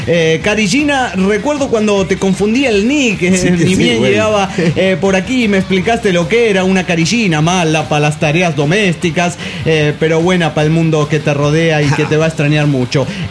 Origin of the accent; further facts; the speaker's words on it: Chihuahua, Mexico; soy de Chihuahua, México.